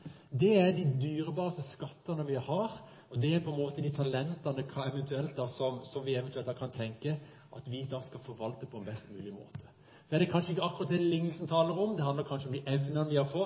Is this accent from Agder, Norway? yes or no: yes; Finsland, Agder, Norway; Jeg er jo da fra Finnsland, det må jeg bare si, og det er jo bondelandet.